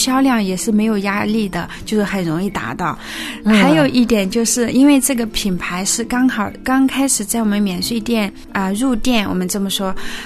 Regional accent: China; 外国人他问我是不是中国人，我说是的，他问我来自哪里

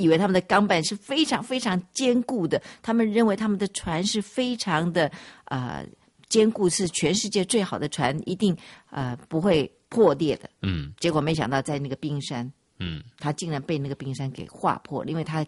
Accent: China

